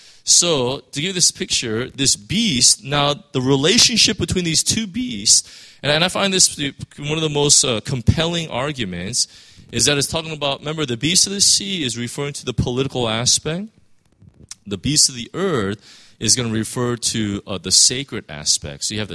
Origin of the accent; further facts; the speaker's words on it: United States; as an American, if you really understand what the framers of the Constitution were really talking about